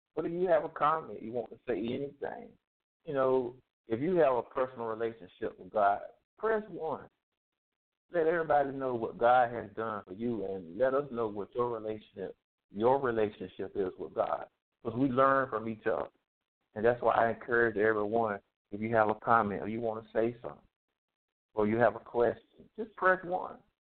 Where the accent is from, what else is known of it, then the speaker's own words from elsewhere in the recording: Rocky Mount, North Carolina, United States; This young girl from my hometown, Rocket Mount